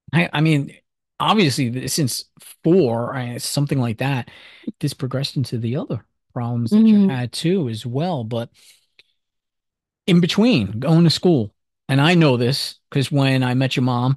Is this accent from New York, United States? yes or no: yes; New York City, New York, United States; Because listen, I grew up in New York City, the Bronx, you know, school, everything was school ground rules